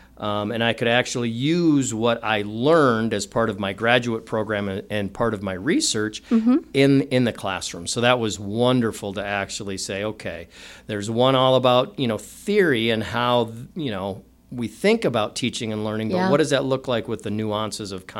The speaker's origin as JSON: {"language": "English", "town": "Decorah", "region": "Iowa", "country": "United States", "tie": "born or raised there", "said": "I am a native, Iowa native. I grew up in Decorah on a farm just north of Decorah."}